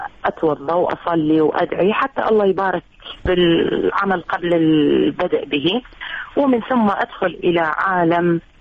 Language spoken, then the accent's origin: Arabic; Mosul, Nineveh, Iraq; أنا نعم عراقية و موصلية